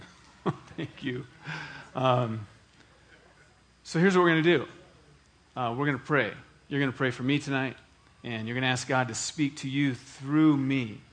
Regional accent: Iowa, United States; My family goes back every year. I'm from Iowa. We go to the Iowa State Fair.

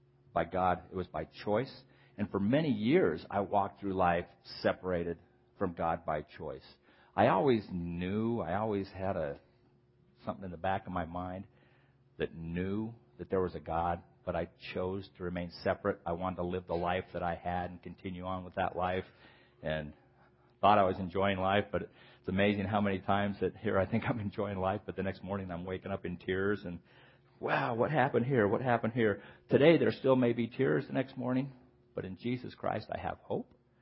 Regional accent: Salt Lake City, Utah, United States; And I grew up in Salt Lake City back in the 60s and 70s.

